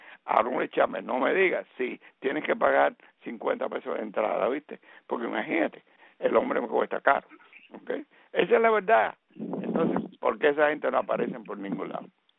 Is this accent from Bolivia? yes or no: no; Cuba